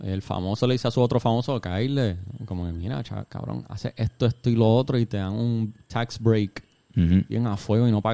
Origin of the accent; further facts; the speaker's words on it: Puerto Rico; now in Paris, France; Yo llevo 5 años viviendo en París, soy de Puerto Rico